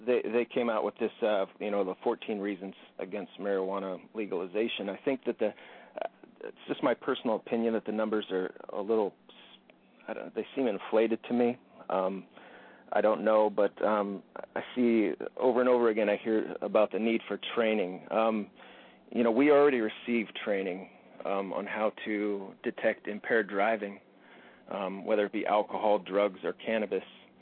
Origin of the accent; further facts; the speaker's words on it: Valdez, Alaska, United States; I'm from Valdez.